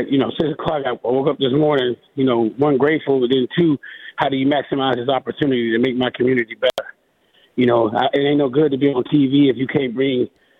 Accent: Aliquippa, Pennsylvania, United States; can go from the streets of Aliquippa on the hill, 6th Avenue, to being on the national stage saying I'm from Aliquippa, Pennsylvania.

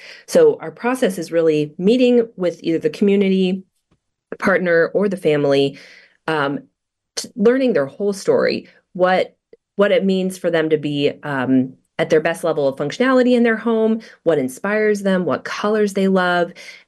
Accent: Dallas, Texas, United States; Yeah, I'm from Dallas. So I went to school at the University of Dallas and been around locally.

